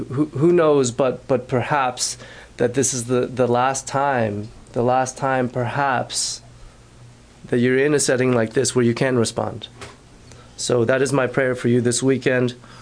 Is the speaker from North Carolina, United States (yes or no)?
yes; North Carolina, United States; I grew up in North Carolina, and the culture in North Carolina where I grew up was everybody goes to church.